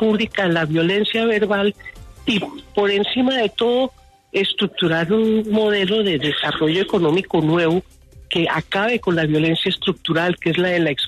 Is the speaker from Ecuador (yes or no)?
no; Colombia; tenemos que abordar como colombianos en democracia